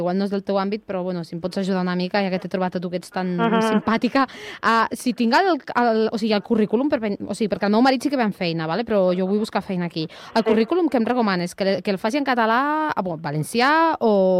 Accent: Andorra; jo soc d'Andorra, els catalans andorrans

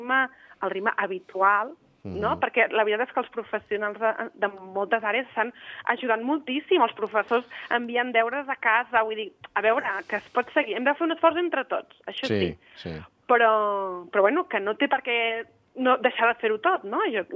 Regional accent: Barcelona, Catalonia, Spain; now in Andorra; com a mínim els que venim de Barcelona, ostres, jo tinc aquí un nivell de relax que no tenia abans, eh?

